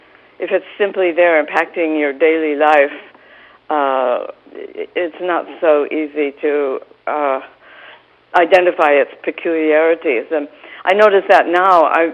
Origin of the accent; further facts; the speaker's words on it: Midwest, United States; And we sometimes talk about certain sturdy qualities of our characters that we think we get from growing up in the Midwest.